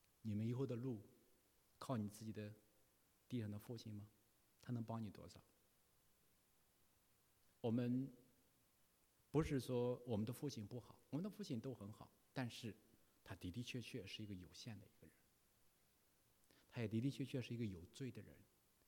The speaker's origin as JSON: {"language": "Chinese", "region": "Shandong", "country": "China", "said": "像我们山东人的话，哎我的娘啊，就这，你怎么熟悉怎么来。"}